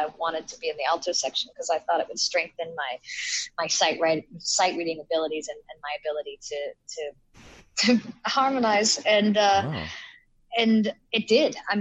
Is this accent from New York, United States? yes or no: no; Summerville, South Carolina, United States; also born or lived in Charleston / Hilton Head Island; I'm from South Carolina. That's exactly right. I was born in Charleston.